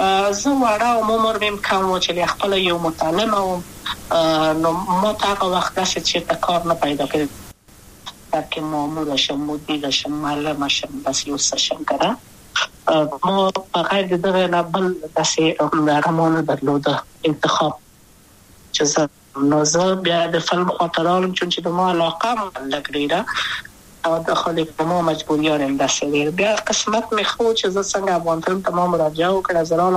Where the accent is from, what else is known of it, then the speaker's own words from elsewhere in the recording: Kabul, Afghanistan; also born or lived in Wardak; زه خو اصلا د وردګو ولایت یم د پلار می د وردګو ولایت ته خلګنسه کې د لې د کابل په تخت پل سیمه کې یم او لویا شویم کابل که یم